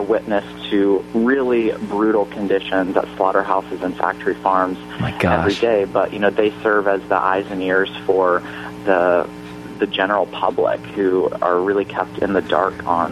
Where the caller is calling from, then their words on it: Chicago, Illinois, United States; I am in Chicago. I'm in our office here in Chicago.